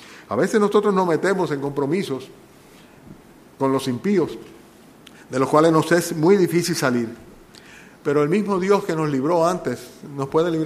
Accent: Dominican Republic; que se pusieran, como diríamos dominicanos, capicúan, o sea, se pusieran chivos

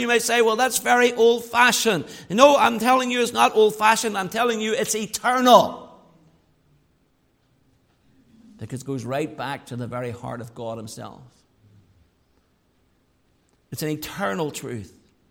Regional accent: Northern Ireland, United Kingdom; I say that as an Ulsterman, who are also historically a stubborn people.

